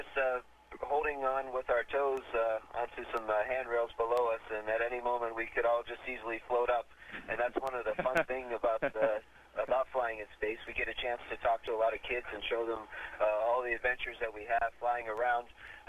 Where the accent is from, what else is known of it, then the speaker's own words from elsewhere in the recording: Japan; We have a Russian crew member, American crew member, and I'm from Japan